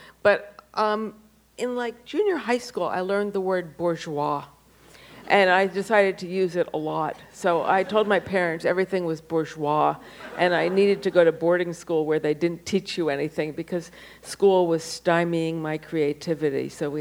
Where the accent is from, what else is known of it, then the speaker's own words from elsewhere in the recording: Philadelphia, Pennsylvania, United States; Well, I'm from Philadelphia